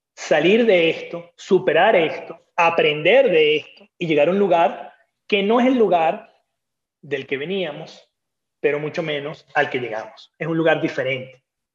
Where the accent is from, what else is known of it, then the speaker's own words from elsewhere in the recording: Caracas, Capital District, Venezuela; Yo agradezco mucho haber nacido en el lugar que nací, yo soy caraqueño, haberme criado en ese lugar maravilloso y generoso que es Venezuela.